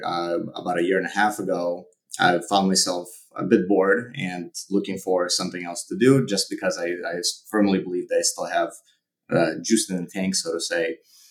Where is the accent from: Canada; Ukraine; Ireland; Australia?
Ukraine; now in United States; I'm originally from Ukraine. I immigrated to the United States in 1998.